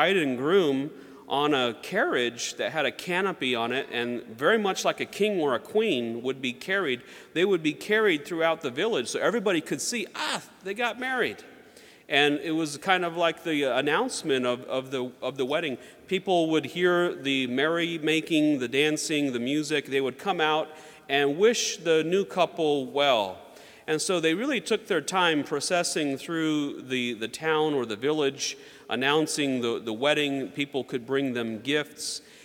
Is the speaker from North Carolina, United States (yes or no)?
yes; North Carolina, United States; When I grew up down in the South, North Carolina, I had a lot of friends that were Baptist